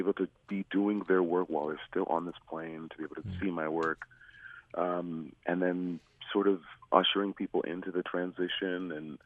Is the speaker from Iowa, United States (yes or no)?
yes; Iowa, United States; I'm Midwestern as well. I grew up in Iowa, and so you know, there's something about Big Ten football